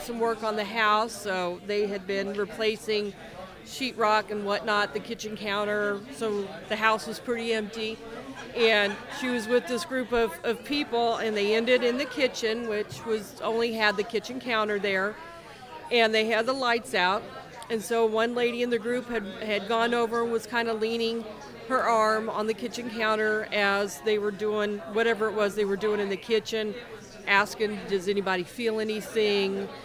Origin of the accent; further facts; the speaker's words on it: Kansas City, United States; I'm originally from Kansas City, born and raised.